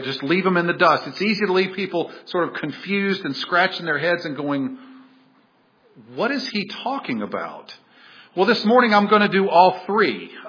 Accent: Virginia, United States; Growing up in Southern Virginia, I have a whole catalog of them.

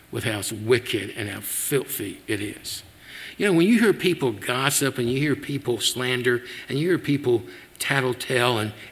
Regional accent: Memphis, Tennessee, United States; you know, I tell people I grew up in Memphis and I can smell the manure wagon 3 blocks away.

